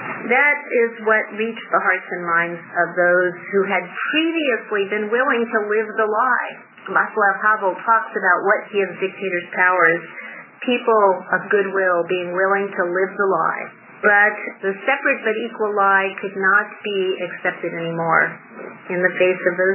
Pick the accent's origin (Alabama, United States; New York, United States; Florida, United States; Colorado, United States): Alabama, United States; Ozark; also born or lived in Europe; And I think it comes from my experience growing up in the South. I went to high school in Ozark, Alabama in 1960, and I had I'd been living in Europe for about 7 years before